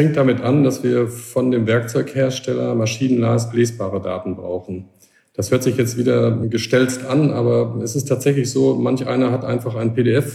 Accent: North Rhine-Westphalia, Germany; Fangen wir vielleicht mal bei Aachen an. Da habe ich studiert, Produktionstechnik. Aufgewachsen bin ich allerdings auf der Grenze Ruhrpott-Münsterland.

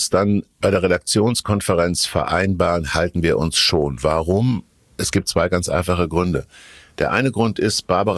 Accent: Kassel, Hesse, Germany; born there; Und wenn ich das nächste Mal in meiner Geburtsstadt Kassel bin

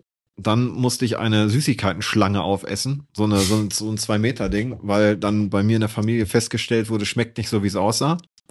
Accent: Hamburg, Germany; born there; Ja, ich bin geborener, gebürtiger Hamburger

